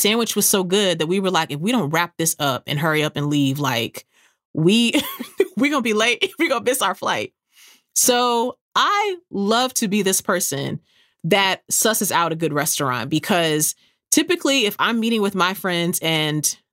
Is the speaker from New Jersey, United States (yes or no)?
no; San Antonio, Texas, United States; Like, my hometown is San Antonio.